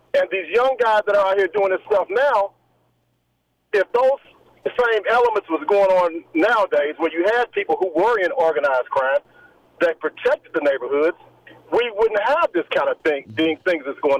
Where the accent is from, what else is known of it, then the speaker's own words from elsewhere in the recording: Indianapolis, Indiana, United States; also born or lived in New York City; But I grew up in Indianapolis, and I grew up in New York City, in Harlem.